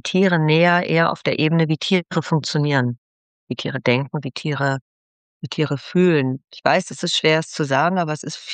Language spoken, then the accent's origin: German; Unna, North Rhine-Westphalia, Germany; ich bin in Unna aufgewachsen